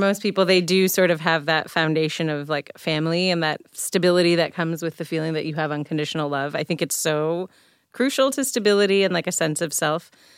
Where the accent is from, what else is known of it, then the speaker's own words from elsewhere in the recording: Puerto Rico; I have to say, I grew up in Puerto Rico, and I think in Puerto Rican culture, family is like a huge, it's more important than work.